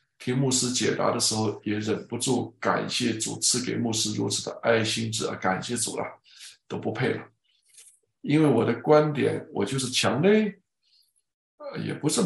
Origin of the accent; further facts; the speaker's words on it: China; 我也在中国长大的嘛，